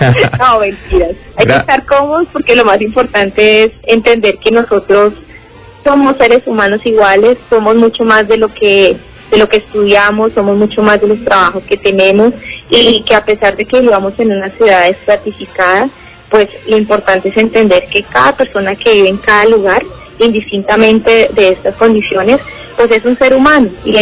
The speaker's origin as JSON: {"language": "Spanish", "town": "Cali", "region": "Valle del Cauca", "country": "Colombia"}